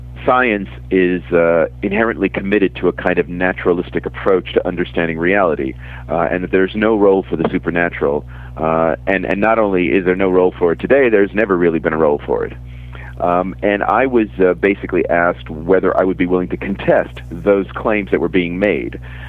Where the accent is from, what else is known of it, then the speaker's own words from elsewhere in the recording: New York City, New York, United States; now in United Kingdom; I'm originally from New York City, and I moved to Britain permanently, I guess, 15 years ago. Though I had been schooled in Britain, I had gone to Cambridge, But it's only been in the last 15 years I've lived regularly in the United Kingdom.